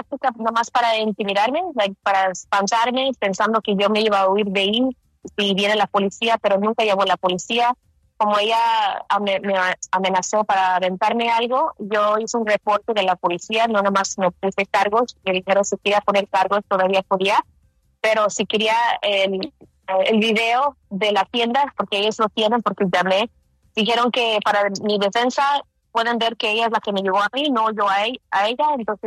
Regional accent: Houston, Texas, United States; born there; yo nací en Houston, Texas. Mi mamá, mi abuela, mi bisabuela, todos nacimos en Texas. En 1890 llegó mi bisabuela con su tíos a trabajar en el campo

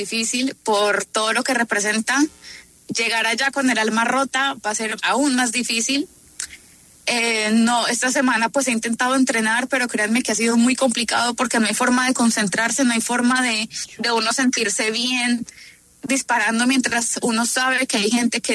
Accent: Pereira, Risaralda, Colombia; now in Puerto Rico; en el equipo en este momento somos dos pereiranos y el entrenador nacional que vive en Pereira. No tenemos dónde entrenar en este momento. Yo vivo pues en Puerto Rico

